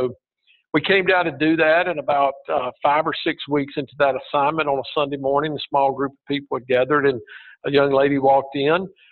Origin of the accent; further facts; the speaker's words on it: Virginia, United States; now in Atlanta, United States; Served at churches in Augusta and Atlanta and also in my home state of Virginia, and came to Atlanta in 1992